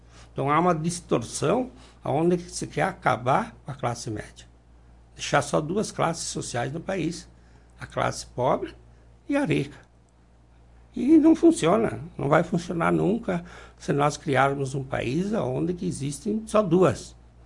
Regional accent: Nova Alvorada, Brazil; e em especial Nova Alvorada, que é a minha terra

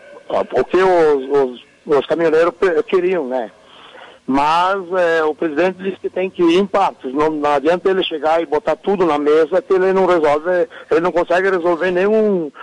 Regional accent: Muitos Capões, Rio Grande do Sul, Brazil; eu sou de Muitos Capões e represento a região de Lagoa Vermelha, Ibiraiaras.

